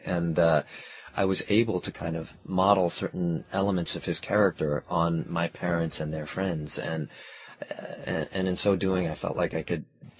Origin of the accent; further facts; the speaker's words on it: United States; even though as a Korean American, I am fully American. And then there were other times where I really embraced my Korean heritage.